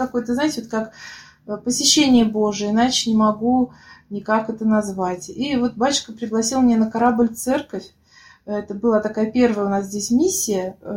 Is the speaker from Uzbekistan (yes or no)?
yes; Tashkent, Uzbekistan; now in Novosibirsk, Russia; Ну, мы переехали в Новосибирск из Ташкента.